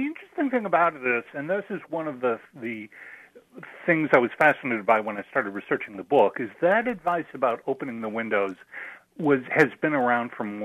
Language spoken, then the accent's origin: English; Midwest, United States; Well, I grew up in the Midwest, and so you're always aware of it.